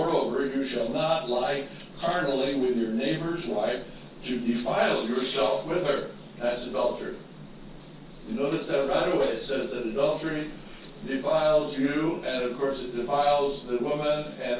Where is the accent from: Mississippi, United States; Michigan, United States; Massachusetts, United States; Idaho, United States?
Idaho, United States; And I remember when I was a kid and growing up in Idaho